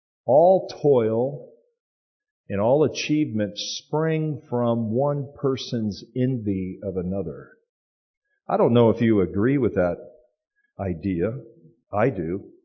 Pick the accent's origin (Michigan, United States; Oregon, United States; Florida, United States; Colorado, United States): Florida, United States; Miami; born there; also born or lived in England; I told you I was born in Miami, moved to England, played sports.